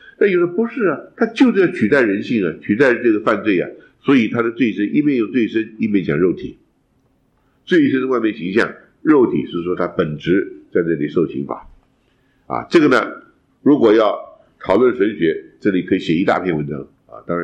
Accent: China; 我们中国人说什么窈窕淑女君子好逑

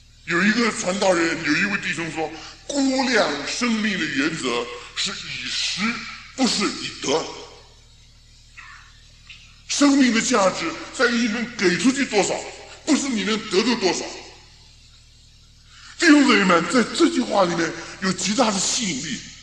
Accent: China; 正像中间我们中国人讲什么，好男不当兵

